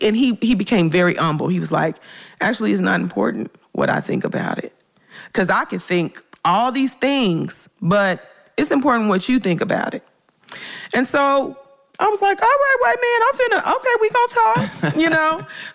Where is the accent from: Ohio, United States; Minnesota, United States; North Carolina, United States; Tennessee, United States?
Tennessee, United States; Memphis; because I'm originally from Memphis.